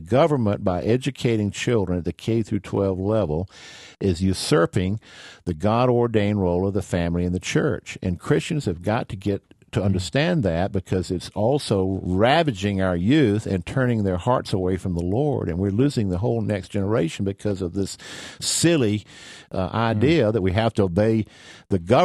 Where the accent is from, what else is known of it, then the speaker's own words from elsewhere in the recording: South Carolina, United States; And I'm from South Carolina